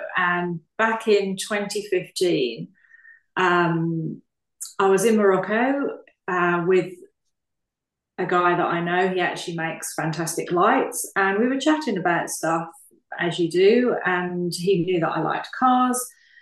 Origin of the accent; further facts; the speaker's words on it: East of England, United Kingdom; I'm English. I'm older than I care to admit. I was born on the east coast of England on a farm, and I guess that sort of growing up on a farm around tractors and things